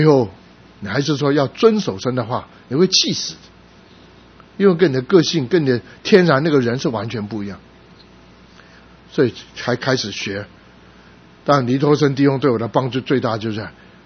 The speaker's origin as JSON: {"language": "Chinese", "country": "China", "said": "用这个我们中国人讲的话"}